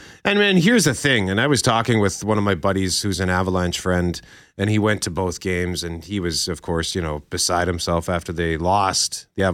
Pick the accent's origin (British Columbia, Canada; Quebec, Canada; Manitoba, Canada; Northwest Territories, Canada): Manitoba, Canada; Transcona; I grew up in Transcona, proud Transconian